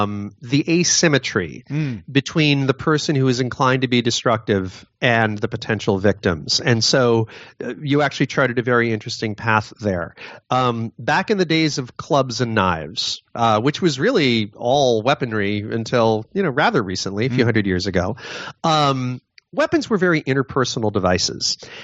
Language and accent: English; Connecticut, United States; The guy who killed all the children in my home state of Newtown, Connecticut